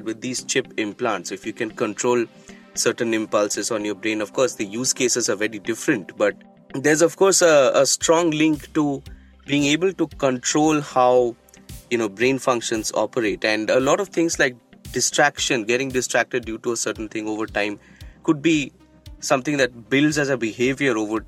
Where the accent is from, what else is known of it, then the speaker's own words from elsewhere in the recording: Kolkata, West Bengal, India; I grew up in Calcutta